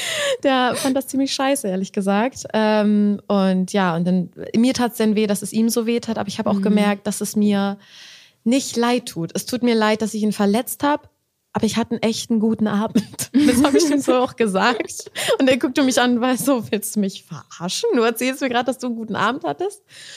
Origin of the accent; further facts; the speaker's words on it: Berlin, Germany; Ich bin in Köpenick in Berlin aufgewachsen.